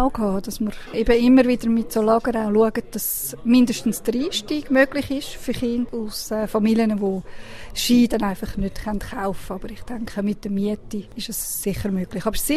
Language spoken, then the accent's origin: German; Zurich, Switzerland; In meiner Kindheit war ich im Flachland, im Kanton Zürich, im Unterland.